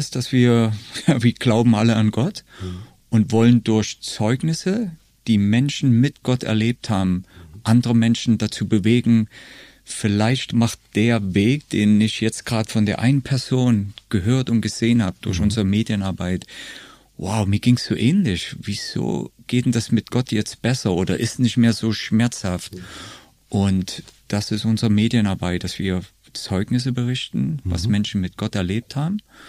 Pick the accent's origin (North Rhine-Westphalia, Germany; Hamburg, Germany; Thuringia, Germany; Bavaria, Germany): Thuringia, Germany; Aufgewachsen in Thüringen, also damals noch in der alten DDR. Und wo ich 14 war, kam die Wende. So, ich bin also behutsam im Osten aufgewachsen, aber wusste überhaupt nichts von Gott.